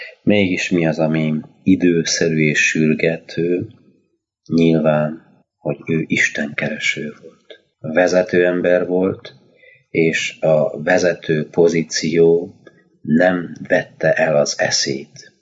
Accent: Hungary; Mi magyarok vagyunk, így Szent István király népéhez tartozunk

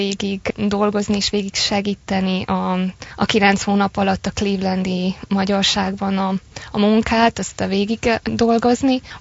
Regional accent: Târgu Secuiesc, Covasna, Romania; köszöntöm a szüleimet is otthon Kézdivásárhelyen

